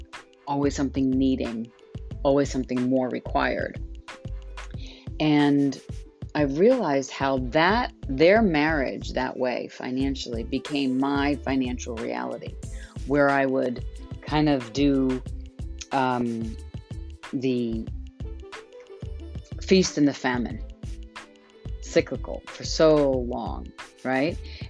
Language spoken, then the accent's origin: English; New York, United States; And I grew up in New York